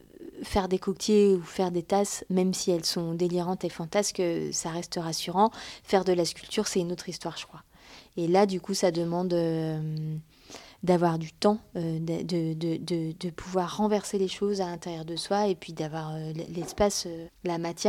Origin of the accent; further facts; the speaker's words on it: Grand Est, France; C'était à Bazeuil-et-Ménil, dans mon village des Vosges. Parce que je suis née dans les Vosges, en fait.